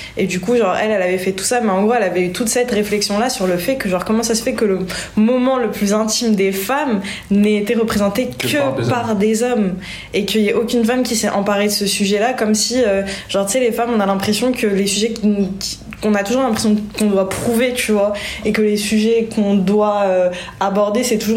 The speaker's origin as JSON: {"language": "French", "country": "France", "said": "je suis française, hein, et très fière d'être française"}